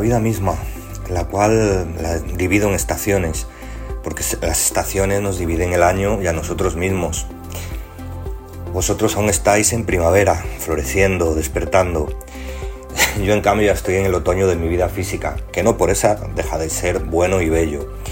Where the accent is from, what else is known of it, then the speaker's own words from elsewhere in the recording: Ponferrada, Castile and León, Spain; nací y vivo en Ponferrada